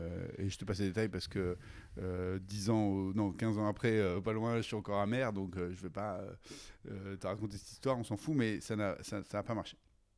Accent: Provence-Alpes-Côte d'Azur, France; pourquoi on ne fait pas ça chez nous en Provence on est une terre de vin depuis toujours

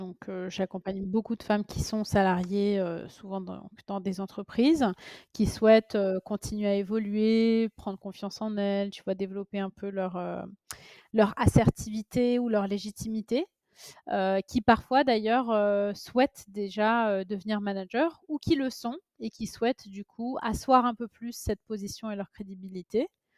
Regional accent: Paris, Île-de-France, France; donc c'est d'origine russe arménienne. Je suis arrivée en France à l'âge de 5 ans. J'ai grandi à Paris.

